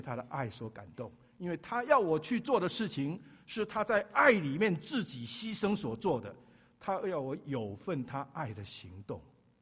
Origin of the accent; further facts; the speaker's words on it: Taiwan; 我在台湾长大，服过兵役